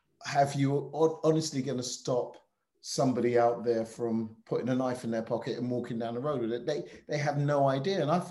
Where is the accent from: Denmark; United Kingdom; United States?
United Kingdom; Scotland; I was from Scotland, I was from Clapham